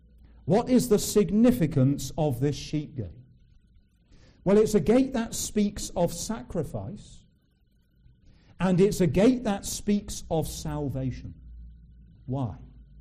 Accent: South West England, United Kingdom; I came from Cornwall.

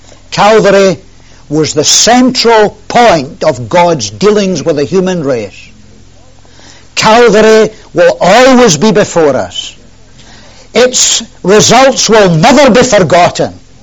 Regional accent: Scotland, United Kingdom; I don't come from this country, I come from Scotland.

